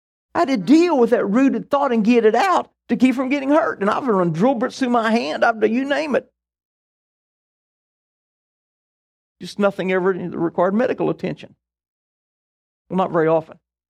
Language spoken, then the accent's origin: English; the South, United States; You can tell I'm from the South.